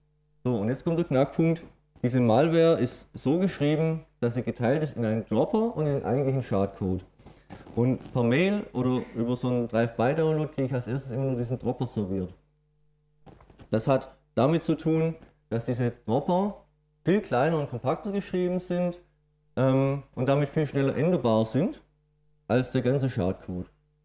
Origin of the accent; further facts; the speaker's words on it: Baden-Württemberg, Germany; accent: Swabian; Man hört vielleicht bei meinem Dialekt auch ein bisschen raus. Ich komme auch aus der schwäbischen Region.